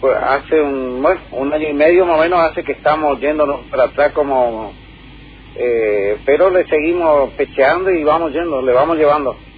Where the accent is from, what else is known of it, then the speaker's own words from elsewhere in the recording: Puerto León, Misiones, Argentina; also born or lived in Jardín América; Yo soy nacido ahí en Jardín América cuando la sala era de madera todavía, pero oriundo de Puerto León.